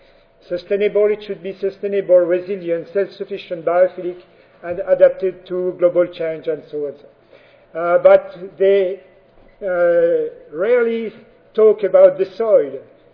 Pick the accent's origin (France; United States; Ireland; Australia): France; English is a second language; And you may have guessed I'm from France.